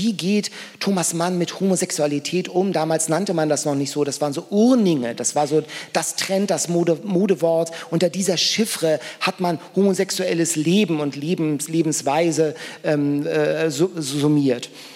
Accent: Lübeck, Schleswig-Holstein, Germany; ich komme ja aus Lübeck

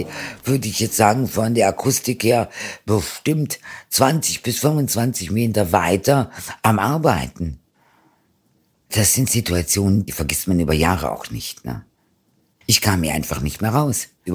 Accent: Karlsruhe, Baden-Württemberg, Germany; also born or lived in Bilbao, Spain; now in Cologne, Germany; Ich bin nach Köln gezogen wegen der Liebe. Aber aufgewachsen bin ich in Karlsruhe. Mein großer Bruder und ich, wir sind beide in Bilbao geboren. Wir sind am 30. August 1962 nach Deutschland.

